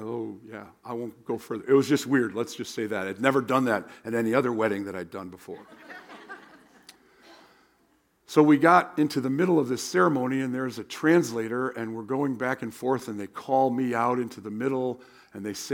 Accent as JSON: {"language": "English", "country": "United States", "said": "I'm from the United States. We don't do that."}